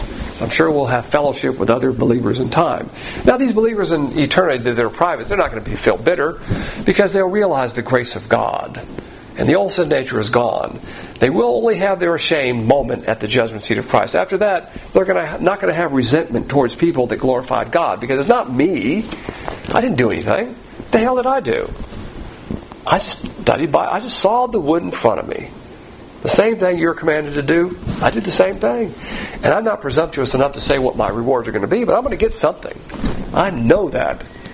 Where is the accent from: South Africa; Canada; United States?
United States; the South; And I use language of accommodation because as a Southerner, we call it plantations.